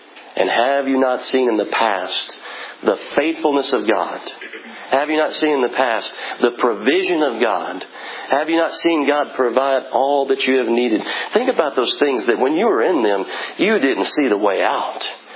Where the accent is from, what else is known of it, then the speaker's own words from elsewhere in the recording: Texas, United States; See, I'm from Texas, so shellfish and things like that don't really kind of usually end up on my plate